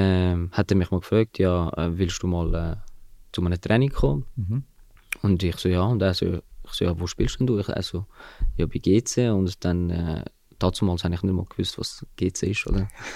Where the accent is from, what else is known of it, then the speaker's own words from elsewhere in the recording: Zurich, Switzerland; now in Winterthur, Switzerland; Ich bin 30. Ich bin in Zürich-Altstetten geboren, auch dort aufgewachsen und bin jetzt wohnhaft in Winterthur seit 4 Jahren.